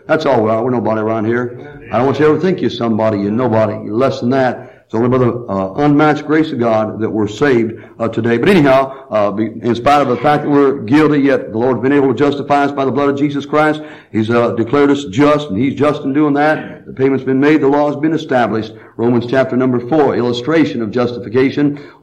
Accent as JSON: {"language": "English", "country": "United States", "said": "I'm glad I'm American tonight. I am. I'm glad I live in America."}